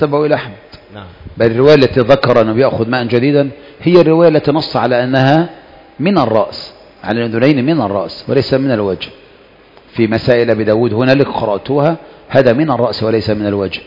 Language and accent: Arabic; Egypt; ومن هنا كان يكثر عندنا في مصر أن يمسح رأس ثلاث مرات وحده